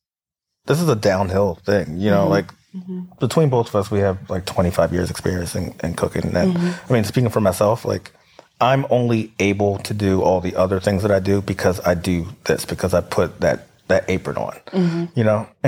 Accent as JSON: {"language": "English", "town": "Germantown", "country": "United States", "tie": "born or raised there", "said": "So growing up in Germantown, there was a honeysuckle bush that grew along the side of my house."}